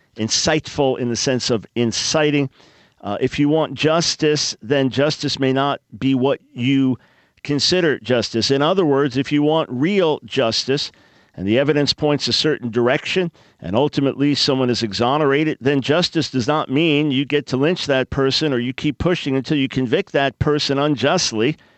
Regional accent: United States; something I may be missing as an American, as a male, as a white person, as a Jew, as a follower of Jesus

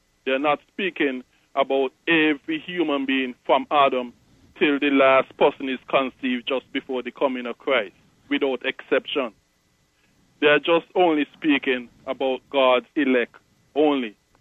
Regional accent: Middle Island, Saint Thomas Middle Island, St. Kitts & Nevis; I'm from Middle Island, St. Kitts. Middle Island is just a village in the island of, or the country of St. Kitts in the West Indies.

